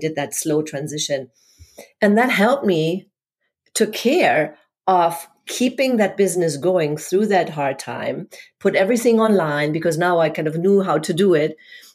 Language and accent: English; Hamburg, Germany; English is a second language; moved away as an adult; now in Florida, United States; No, I now live in sunny Florida, but originally I am from Hamburg, Germany.